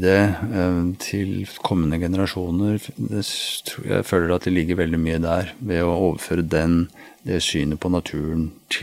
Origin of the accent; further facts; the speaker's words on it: Nesodden, Akershus, Norway; Jeg førte jo fiskedagbok da jeg var liten, på Nesodden og fisket gjedde i vannet der, og torsk og makrell i fjorden.